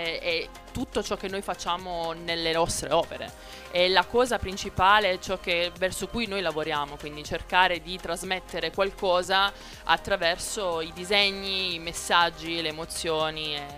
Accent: Turin, Piedmont, Italy; Io vengo da Torino.

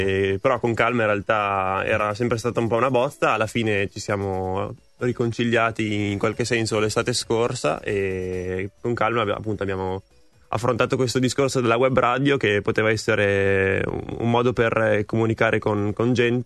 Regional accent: Parma, Emilia-Romagna, Italy; vengo da Parma.

